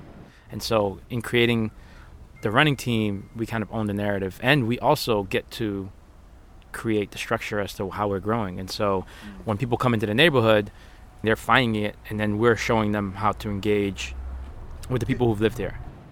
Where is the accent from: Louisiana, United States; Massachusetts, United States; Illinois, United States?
Massachusetts, United States; Dorchester; So I grew up in Dorchester, but I had the, you know, I was one of the lucky kids who got sent away to boarding school to play sports.